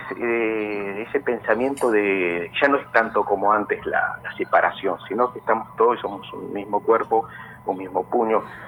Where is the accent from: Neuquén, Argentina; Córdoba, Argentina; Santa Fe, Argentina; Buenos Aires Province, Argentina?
Neuquén, Argentina; San Martín de los Andes; Yo soy de Neuquén, no soy de la provincia de Neuquén, y me he radicado de chico en lo que es San Martín de los Andes.